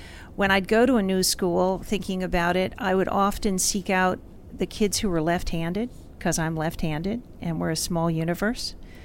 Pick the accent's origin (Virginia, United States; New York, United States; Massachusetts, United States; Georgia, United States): Virginia, United States; Falls Church; Well, I'm an Army brat, so I'm sort of from all over the place, but I claim Falls Church, Virginia as my home.